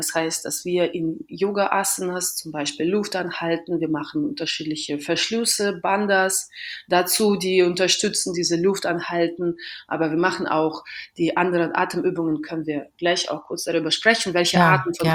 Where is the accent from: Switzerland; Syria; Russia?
Russia; Western Russia; ich komme aus Westrussland. Ja. Also quasi aus Russland komme ich schon, aber nicht von der Gegend.